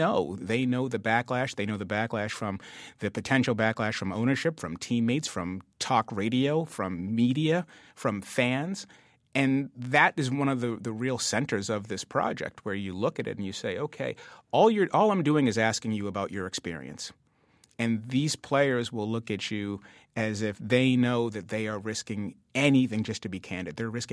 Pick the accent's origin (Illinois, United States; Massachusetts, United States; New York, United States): Massachusetts, United States; Dorchester; which is those black families in the 70s and growing up in Dorchester.